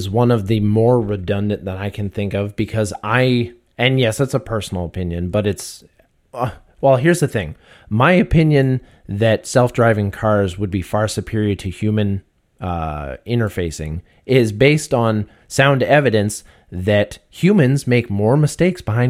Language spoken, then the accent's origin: English; Canada; my choices as a Canadian are limited to begin with.